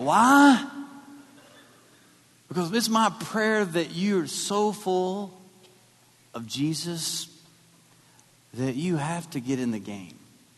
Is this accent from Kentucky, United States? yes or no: yes; Kentucky, United States; I'm from Kentucky. Football means chips and dip to us.